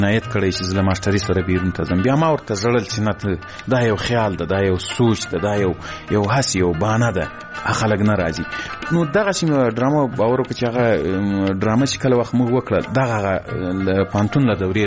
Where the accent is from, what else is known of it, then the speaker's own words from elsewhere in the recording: Ghazni, Afghanistan; ځکه زه له غزنی څخه یو دوه درې کسان وو